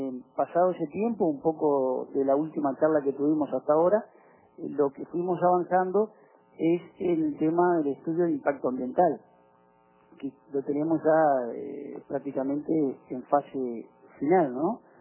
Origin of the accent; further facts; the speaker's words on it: Uruguay; uno como uruguayo le tiene un cierto cariño a su país, y más el que ha vivido afuera